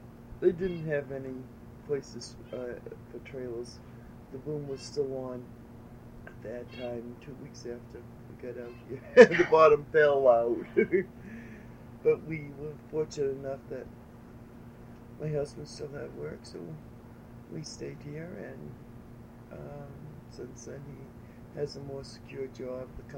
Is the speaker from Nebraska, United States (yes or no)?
no; Bridgewater, Massachusetts, United States; now in Farson, United States; Bridgewater, Massachusetts. And it took us 5 days to come out here.